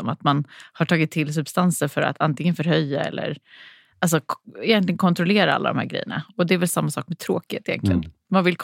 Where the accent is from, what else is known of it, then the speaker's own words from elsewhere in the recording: Linköping, Östergötland, Sweden; Ja, sin absoluta början är från Linköping, där jag är uppvuxen.